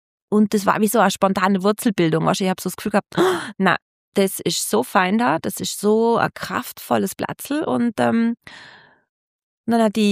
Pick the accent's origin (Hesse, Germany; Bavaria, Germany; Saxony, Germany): Hesse, Germany; moved away; Ich komme aus dem Rheingau.